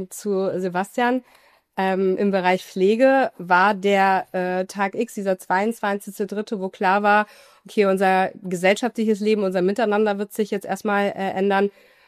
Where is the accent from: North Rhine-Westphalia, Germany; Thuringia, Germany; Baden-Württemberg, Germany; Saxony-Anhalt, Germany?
North Rhine-Westphalia, Germany; Solingen; now in Wuppertal, Germany; Ich komme aus Solingen.